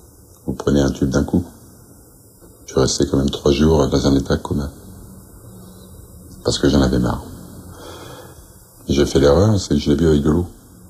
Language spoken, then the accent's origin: French; L'Haÿ-les-Roses, Île-de-France, France; Je suis né à Fontenay-aux-Roses en 92, mais j'ai grandi à L'Haÿ-les-Roses dans le 94. J'ai grandi au milieu d'une cité, dans un HLM, un F3.